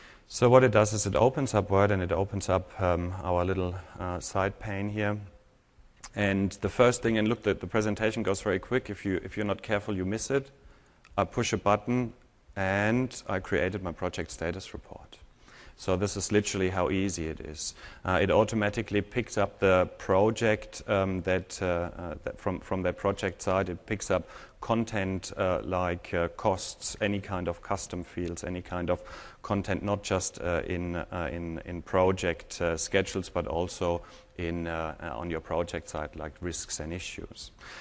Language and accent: English; Germany; English is a second language; now in Australia; So my accent is probably not Aussie. I'm from Germany, living in Australia, so it's probably a mixture.